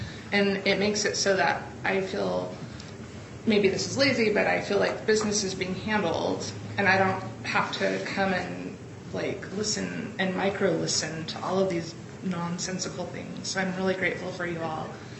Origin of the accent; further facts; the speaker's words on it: Black Diamond, Washington, United States; And when I tell people I'm from Black Diamond, they don't laugh at me anymore.